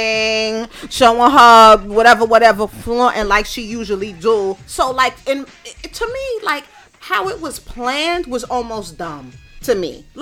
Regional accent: Brooklyn, New York, United States; I'm from Bedford-Stuyvesant, Brooklyn.

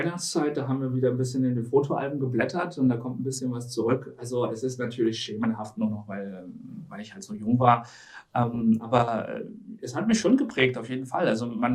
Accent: Saint Petersburg, Russia; German is a second language; also born or lived in Dresden / Jena / Munich / Stuttgart; now in Germany; Ich bin immer Städter gewesen, ich komme aus St. Petersburg, ich habe in ganz kurz Berlin, ansonsten aber Dresden, Jena, München, Stuttgart, Köln immer gelebt, also schon die Metropolen.

